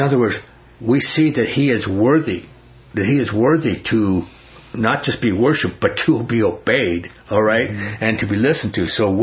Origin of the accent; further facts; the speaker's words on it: New York City, New York, United States; born there; I don't know anything about sheep, because I was born in New York City, and all I know is that they smell.